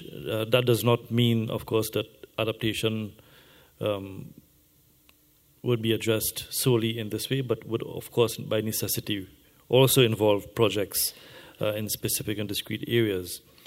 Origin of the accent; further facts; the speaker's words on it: Trinidad & Tobago; I'm from Trinidad and Tobago, as you may know, which is a small island developing state in the Southern Caribbean.